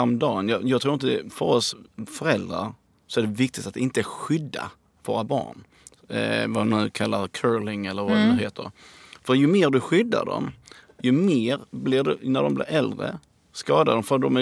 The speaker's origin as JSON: {"language": "Swedish", "town": "Hässleholm", "region": "Skåne", "country": "Sweden", "also_born_or_lived": "Kristianstad", "said": "I Kristianstad. Fast jag är då från Hässleholm. Men då hade de inget BB i Hässleholm."}